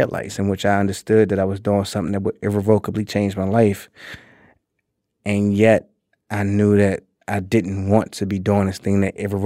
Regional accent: Maryland, United States; We lived in the Black Belt. PG County, Maryland at the time was basically completely Black.

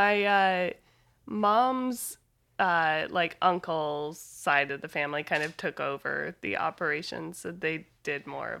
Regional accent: Lincoln, Nebraska, United States; I grew up in Lincoln

